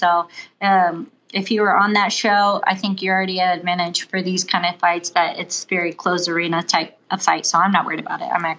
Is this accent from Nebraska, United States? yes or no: no; Ohio, United States; I'm from Midwest, so the Ohio, you know, native.